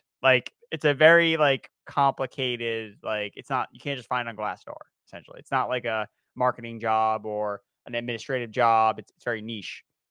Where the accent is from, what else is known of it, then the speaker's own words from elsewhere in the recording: Massachusetts, United States; I'm from Massachusetts. If you couldn't tell with all my Patriots love, from Massachusetts, still live here now.